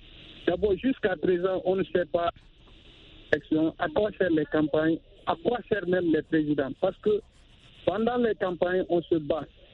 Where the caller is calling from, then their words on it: Guinea; Et moi, particulièrement, chez moi, en Guinée